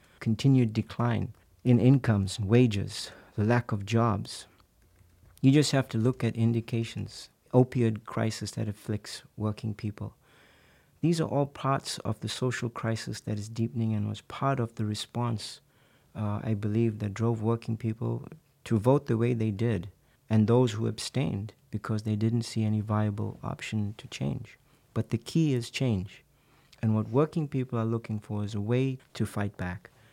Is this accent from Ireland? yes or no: no; South Africa; I am from South Africa originally, and that's where I grew up, and a lot of my experiences I bring here.